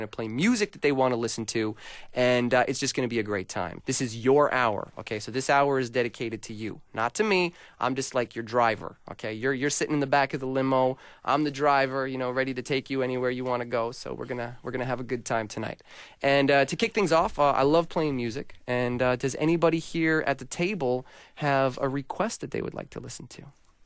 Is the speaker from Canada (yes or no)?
yes; Saskatoon, Saskatchewan, Canada; I'm also Canadian myself, but I can't brag about the city that I'm from. I'm from Saskatoon.